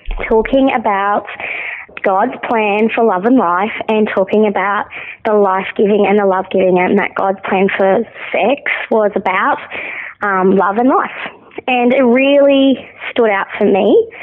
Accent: Mackay, Queensland, Australia; I was born and bred in Mackay.

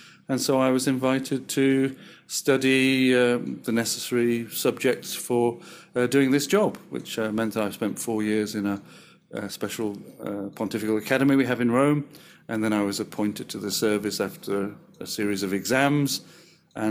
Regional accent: United Kingdom; now in Australia; Being British, I thought it was going to be more like the UK than it is.

